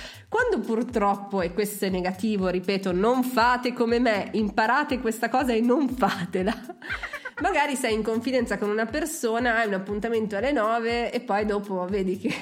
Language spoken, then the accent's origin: Italian; Milan, Lombardy, Italy; sono una milanese anomala e atipica